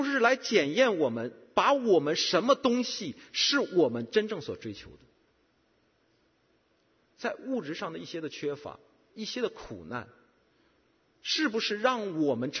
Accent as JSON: {"language": "Chinese", "region": "Tianjin", "country": "China", "tie": "born or raised there", "moved": "yes", "said": "回到中国去以后呢，这次呢比较安静，没有上其他地方，就在我的家乡呢，那么就待在天津"}